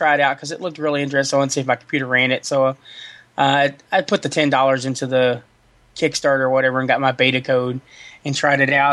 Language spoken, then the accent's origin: English; Kentucky, United States; We're more American than Chicago.